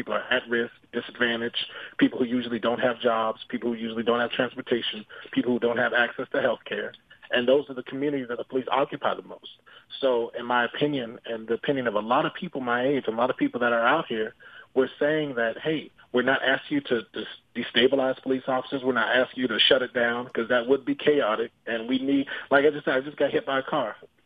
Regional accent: Daytona Beach, Florida, United States; And I was born and raised, Sheriff Chitwood, he knows, Daytona Beach. I was born and raised in Caroline Village. It's not the most beautiful neighborhood.

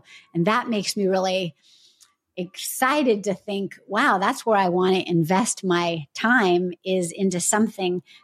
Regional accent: California, United States; I'm from California, helpful for me, maybe helpful for anyone, I don't know.

